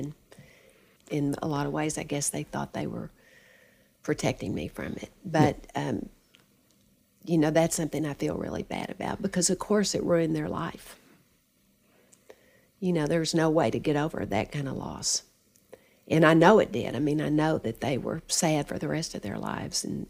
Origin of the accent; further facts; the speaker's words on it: Midland, United States; I think one of the things about growing up in Midland, at least for my friends, was that we felt like we were totally free to do anything we wanted.